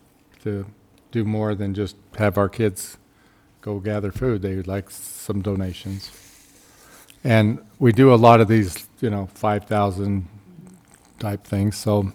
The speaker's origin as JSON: {"language": "English", "region": "Great Basin", "country": "United States", "tie": "born or raised there", "said": "first thing I want to say, and as part of it's my nature of scarcity in the world, and I think it's growing up in the Great Basin."}